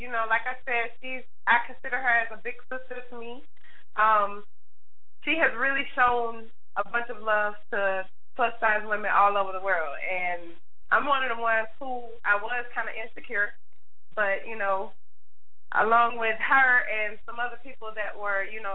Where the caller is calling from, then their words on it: Atlanta, Georgia, United States; I'm calling from Atlanta, GA.